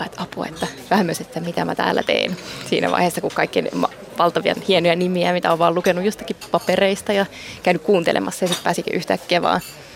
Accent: Nurmes, North Karelia, Finland; Kuhmo ensinnäkin, niin tämähän on ihan minun kotiseutuja. Mä olen kotoisin Nurmeksesta, eli tästä ihan naapurista.

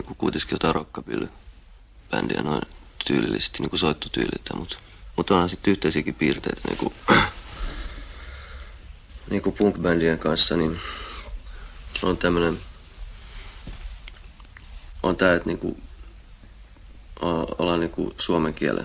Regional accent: Helsinki, Uusimaa, Finland; Mä olen syntynyt vuonna 50 Helsingissä.

